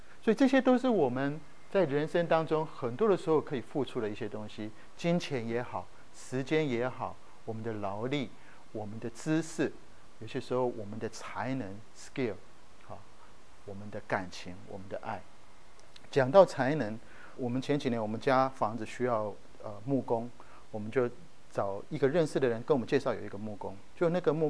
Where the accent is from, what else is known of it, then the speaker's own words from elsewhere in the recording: Taiwan; 我如果是在台湾，我从台湾来，从小爸妈就叫我们好好读书